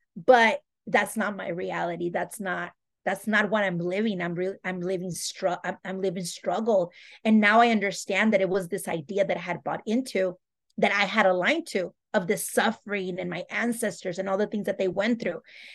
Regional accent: Utah, United States; but I was used to because I grew up in Utah. So I was comfortable in that scenario.

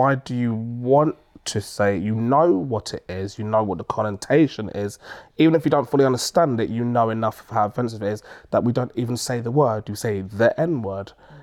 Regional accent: United Kingdom; born there; because I might sometimes I'll say I'm from Britain, I'm born here, my parents are Jamaican

